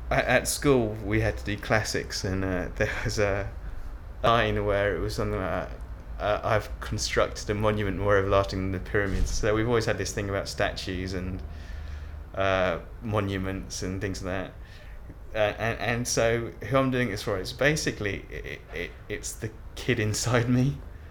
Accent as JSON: {"language": "English", "town": "Royston", "region": "East of England", "country": "United Kingdom", "said": "I'm 36 years old and I'm from Royston in Herts."}